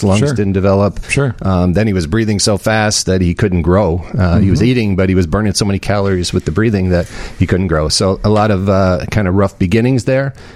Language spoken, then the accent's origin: English; Vernon Hills, Illinois, United States; We're from Vernon Hills, northern suburbs of Illinois.